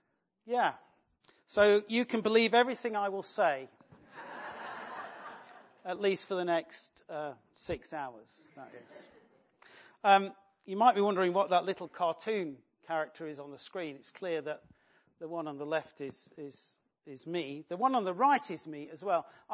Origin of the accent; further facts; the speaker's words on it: East Midlands, United Kingdom; I'm actually from somewhere much worse than that. I'm from the East Midlands. I come from Nottinghamshire.